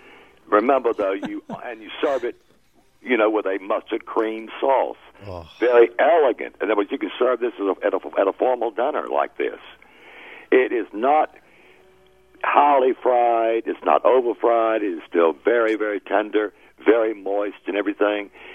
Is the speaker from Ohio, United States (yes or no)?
no; Charlotte, North Carolina, United States; I grew up catching catfish near Charlotte, North Carolina, at the Catawba River.